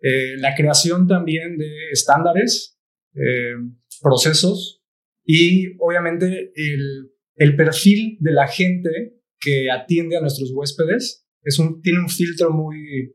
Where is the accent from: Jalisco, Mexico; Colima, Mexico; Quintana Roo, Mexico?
Quintana Roo, Mexico; Cancún; yo vivía en Playa del Carmen mientras trabajaba en Tulum en la construcción. Y cuando yo vivía ahí, pues yo soy de Cancún y muchos de mis amistades son de Cancún.